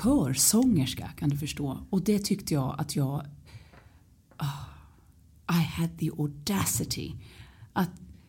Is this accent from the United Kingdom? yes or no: yes; London, United Kingdom; also born or lived in Stockholm / Barbados; Jag växte upp i England. Kort efter jag föddes så flyttade vi till London. där, och vi bodde på massa olika ställen.